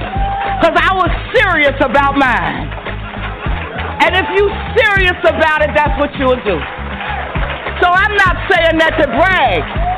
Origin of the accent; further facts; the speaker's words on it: Bronx, New York, United States; I come from the South Bronx, baby. I organize tennis there.